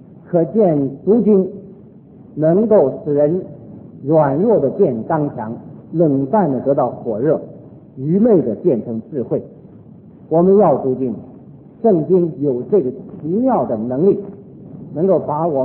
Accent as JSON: {"language": "Chinese", "country": "China", "said": "我们中国人得天独厚，我们有很好的一个道统，但是不会运用"}